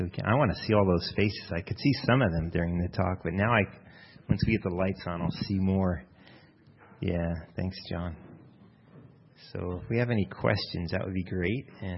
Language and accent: English; New York, United States; But I grew up in New York, and then...